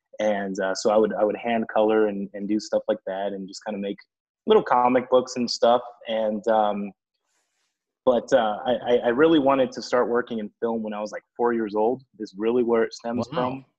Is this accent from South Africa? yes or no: no; Albuquerque, New Mexico, United States; I'm from Albuquerque, New Mexico.